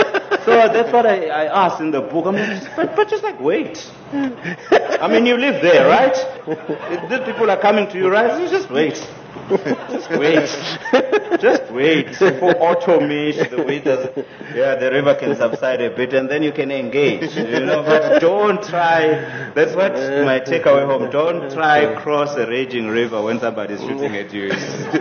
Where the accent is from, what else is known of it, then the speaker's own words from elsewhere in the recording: South Africa; now and then there will be those incidents that will show on the media that will make you take note as a South African that, no, the Rainbow Nation was a great dream, but we still have to work towards it.